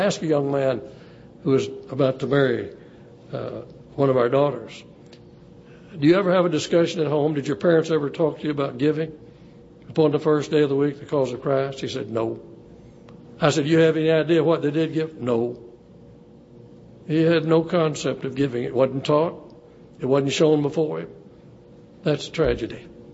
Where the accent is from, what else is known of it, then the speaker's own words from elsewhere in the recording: Sherman, Texas, United States; walking down Main Street in my hometown of Sherman. It was called Travis Street, but it was the Main Street.